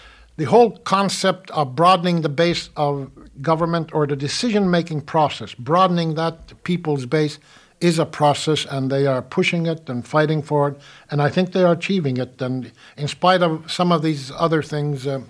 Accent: United States; And the answer is simple. I'm an American, and I want to make the United States as fine a place as there is.

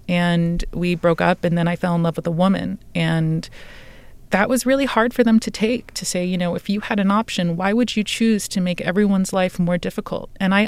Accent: United States; born or raised there

